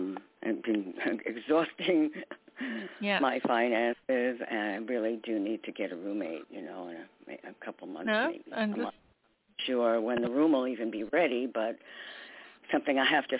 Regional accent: New York, United States; from New York. New York, New

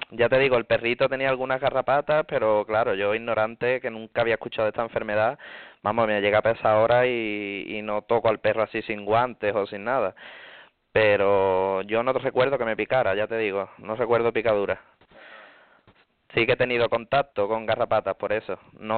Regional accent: Cádiz, Andalusia, Spain; Sí, yo soy de Cádiz, de Andalucía.

